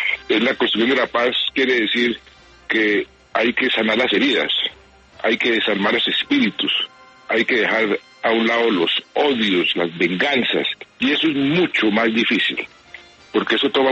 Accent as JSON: {"language": "Spanish", "country": "Colombia", "said": "a mí me da mucha tristeza realmente como colombiano escuchar eso, sobre todo de mi presidente"}